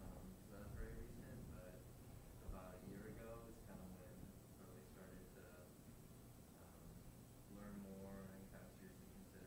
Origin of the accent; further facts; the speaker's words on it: Wichita, Kansas, United States; also born or lived in Georgia; now in Dallas, United States; I grew up in Wichita, Kansas.